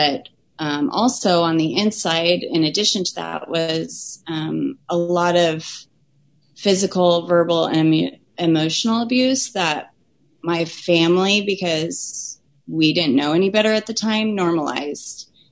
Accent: Portland, Oregon, United States; It was like, you know, I'm from Portland. We drink like micro brews, you know, in the can or in the bottle, whatever it was.

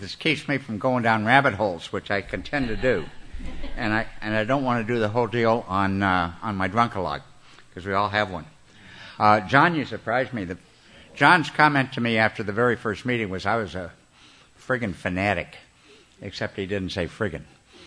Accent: Mexican border, United States; moved away as an adult; even though I grew up on the Mexican border, I left home 5 days before my 18th birthday.

